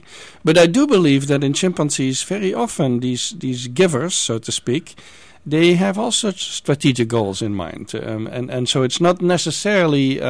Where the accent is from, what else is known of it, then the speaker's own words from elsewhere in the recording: Netherlands; English is a second language; I'm from the Netherlands